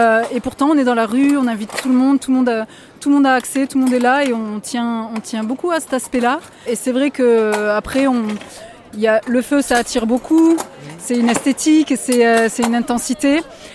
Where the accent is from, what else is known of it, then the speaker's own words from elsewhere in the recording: Besançon, Bourgogne-Franche-Comté, France; On est du Doubs, on est de Besançon.